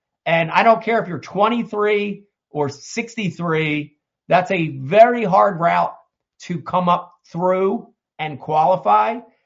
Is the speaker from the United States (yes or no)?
yes; New Jersey, United States; I'm old. I'm from Jersey.